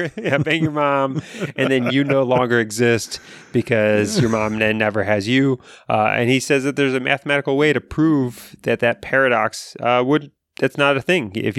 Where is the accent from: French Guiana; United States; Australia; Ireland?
Australia; but it's just cool, potentially cool, as an Australian student, physics student.